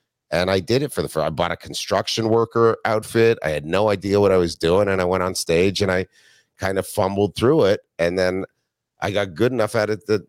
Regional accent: Canada; now in United States; And when I'm an immigrant, I moved here from Canada.

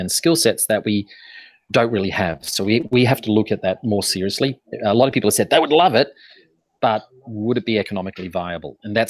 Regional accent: Australia; one of the problems of being an Aussie designer is you send it up to the print and it will take them 2 months to send it back to you. It's tyranny of distance.

